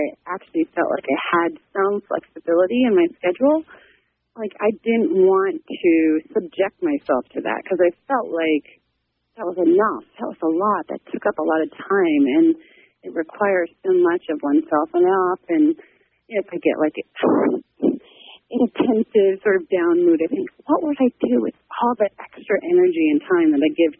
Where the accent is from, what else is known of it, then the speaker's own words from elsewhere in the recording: Milwaukee, Wisconsin, United States; also born or lived in Germany; I'm from Milwaukee, but my time in Taipei, I've lived overseas. Like, I lived in Europe before, I lived in Germany